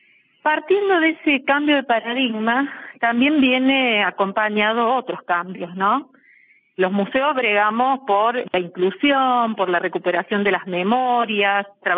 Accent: Argentina; en mi país, en Argentina

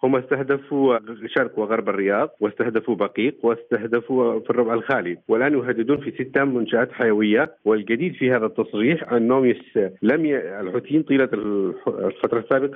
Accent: Yemen; لأن هؤلاء لن يتعايشوا ولن نتعايش معهم سواء كيمنيين أو كجيران أشقاء في المنطقة

